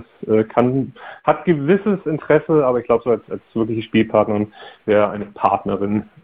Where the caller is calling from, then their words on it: Hamburg, Germany; Ich komme aus Hamburg